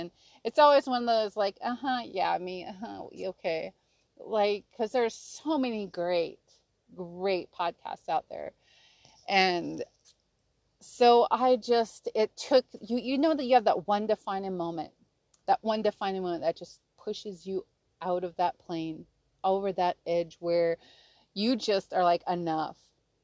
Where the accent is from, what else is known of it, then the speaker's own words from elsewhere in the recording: Klawock, Alaska, United States; he's from Heidelberg, I'm from Klawock, and this was our life plan.